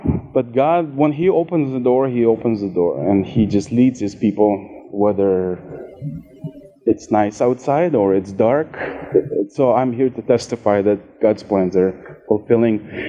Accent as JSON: {"language": "English", "country": "Russia", "said": "I'm from Russia. Not everybody goes there. But I was born there."}